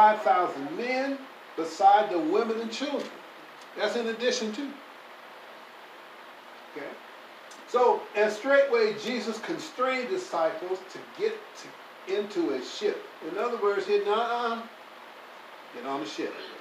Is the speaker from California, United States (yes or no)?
no; Gary, Indiana, United States; When I grew up in Gary, Indiana, my mother and my uncle, he came out of the bed, they went and got some buffalo fish.